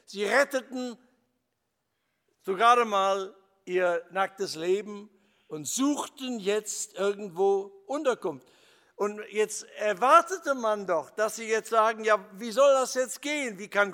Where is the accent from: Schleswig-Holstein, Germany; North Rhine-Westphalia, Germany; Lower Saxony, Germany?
North Rhine-Westphalia, Germany; Essen; gab es im Ruhrgebiet in Essen, meiner Heimatstadt, Aufbrüche